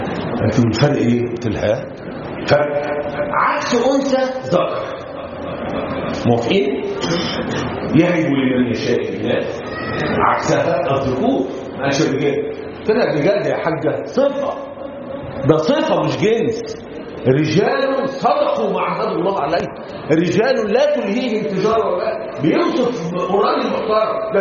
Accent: Egypt

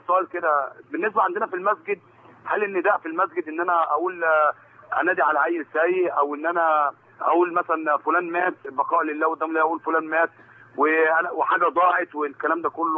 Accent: Suez, Suez Governorate, Egypt; ونحن برضو نتشرف بفضل الله تعالى عندنا في السويس

